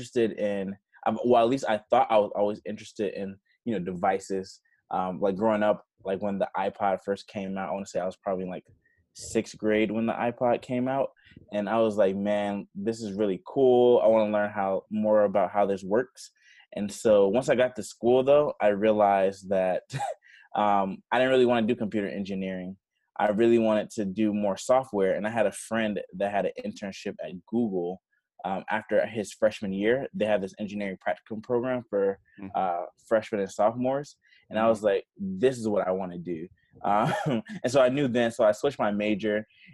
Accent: Decatur, Georgia, United States; also born or lived in Atlanta; Yeah, so I'm originally from Atlanta. I grew up with Decatur specifically. So I grew up there, went to school, like elementary, middle, and high school there.

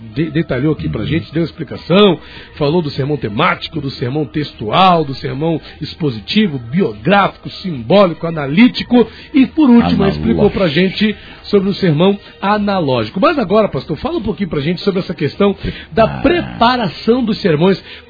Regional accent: Duque de Caxias, Rio de Janeiro, Brazil; Eu gosto de Caxias, eu sou de Duque de Caxias

